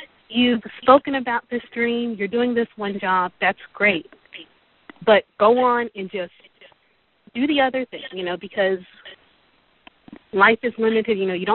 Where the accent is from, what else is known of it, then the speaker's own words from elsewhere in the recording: Fort Campbell, Kentucky, United States; from Fort Campbell, Kentucky.